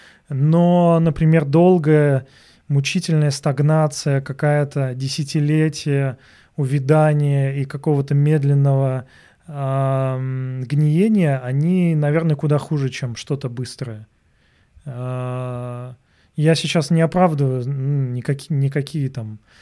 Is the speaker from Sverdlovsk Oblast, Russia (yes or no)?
no; Saint Petersburg, Russia; просто я из Питера, я как бы там родился и рос.